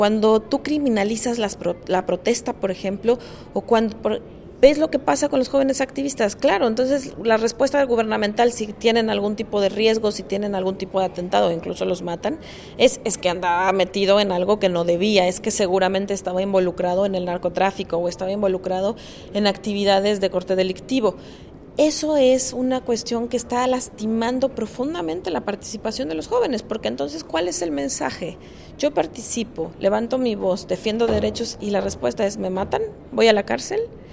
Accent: Mexico; en particular en mi país, en México

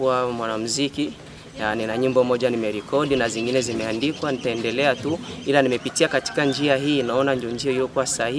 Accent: Bukavu, South Kivu, DR Congo; now in Hoima, Uganda; Natokea sehemu ya Bukavu.

